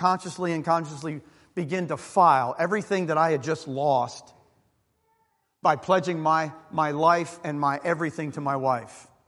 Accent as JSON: {"language": "English", "town": "Baltimore", "region": "Maryland", "country": "United States", "tie": "born or raised there", "said": "We're back in Baltimore, my hometown."}